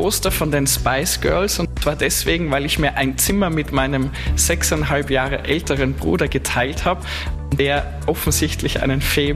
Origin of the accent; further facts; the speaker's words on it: Upper Austria, Austria; Als gebürtiger Oberösterreicher